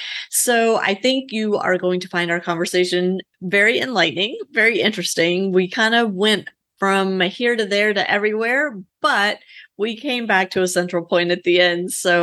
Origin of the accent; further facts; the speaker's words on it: Louisiana, United States; I grew up in Louisiana, always played outdoors.